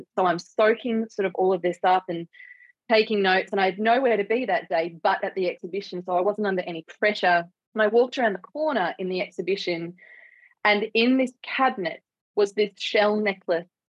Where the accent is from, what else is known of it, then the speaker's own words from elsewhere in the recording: Gold Coast, Queensland, Australia; the very white Australian public schooling and world that I lived in growing up on the Gold Coast in the 80s and 90s.